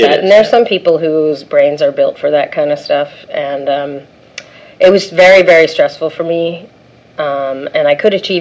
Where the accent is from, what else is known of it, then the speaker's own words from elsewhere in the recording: East Coast, United States; You know, I was young. I was from the East Coast. I had my Jack Purcell sneakers and my beat-up old BMW 2002, and I jumped in the car with about $20.